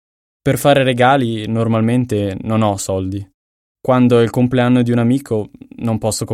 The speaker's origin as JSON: {"language": "Italian", "town": "Milan", "region": "Lombardy", "country": "Italy", "said": "Sono di Milano, ho 18 anni."}